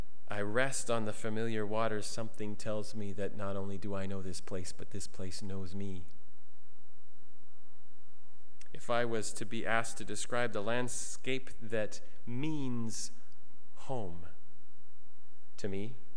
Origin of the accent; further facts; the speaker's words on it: Penticton, British Columbia, Canada; It's the landscape of my childhood. I grew up in the South Okanagan.